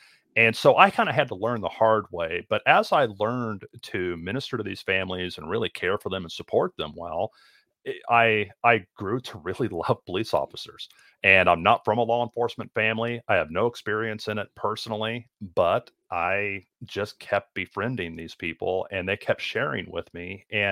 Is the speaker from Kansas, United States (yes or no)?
yes; Lawrence, Kansas, United States; Okay, so I'm from the Kansas City area, specifically Lawrence.